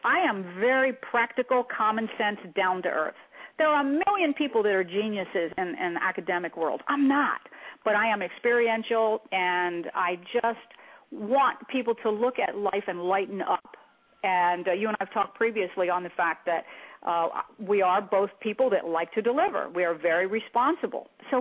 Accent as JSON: {"language": "English", "region": "Delaware", "country": "United States", "said": "Delaware ornery, mischievous. I'm from Delaware."}